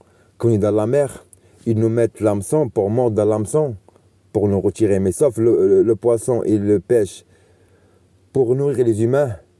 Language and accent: French; France; ma famille est blanche, tous mes amis sont blancs, j'étais élevé par des Français, j'ai grandi en France